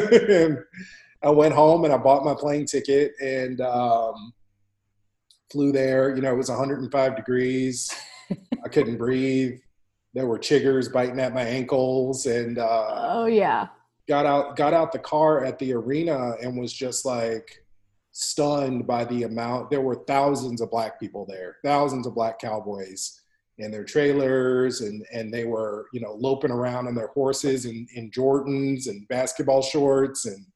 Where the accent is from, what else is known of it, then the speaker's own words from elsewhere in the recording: Kansas, United States; now in Portland, United States; So they beat my accent out of me and forced me to stand up straight and all of this stuff that was sort of part of the culture that I came from sort of got removed. And so I ended up working as far away from anything Kansas as I could.